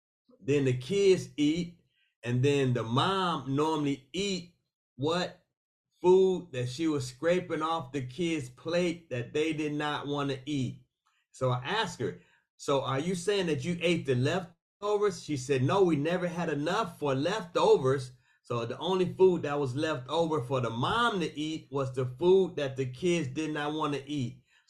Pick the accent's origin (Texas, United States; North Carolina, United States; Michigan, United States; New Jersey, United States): Michigan, United States; Detroit; I'm from Detroit, Michigan.